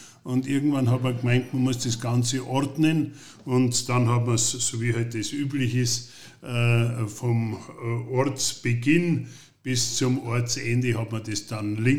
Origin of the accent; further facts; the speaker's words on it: Hausen, Bavaria, Germany; also born or lived in Munich, Germany; geboren bin ich in München in der Klinik, aber ich bin seit Geburt da. Aufgewachsen, mehrmals umgezogen in Hausen, von Hausen 4 nach Hausen 5 und dann nach Hausen 20 und dann nach Hausen 22 und jetzt wohne ich